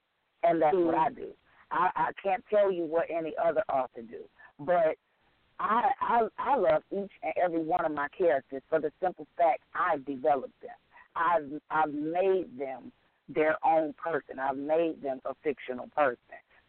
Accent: Saginaw, Michigan, United States; This book actually is based out of my hometown where I was born, Saginaw, Michigan.

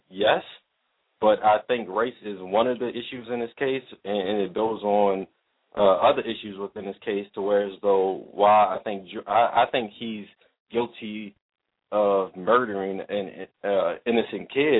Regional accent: Baltimore, Maryland, United States; I'm from Baltimore.

